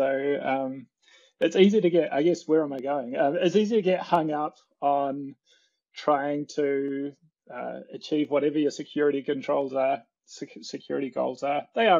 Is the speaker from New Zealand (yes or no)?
yes; New Zealand; My upbringing as a Kiwi